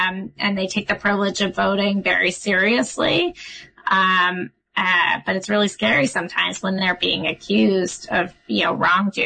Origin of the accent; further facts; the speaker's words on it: United States; born there; Now, I was born in the United States. I've always been a citizen.